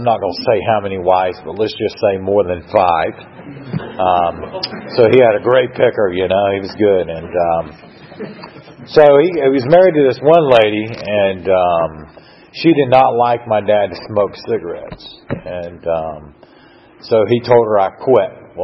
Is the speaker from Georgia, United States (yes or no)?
yes; Brunswick, Georgia, United States; So I'm originally from Glynn County, Brunswick, Georgia, and.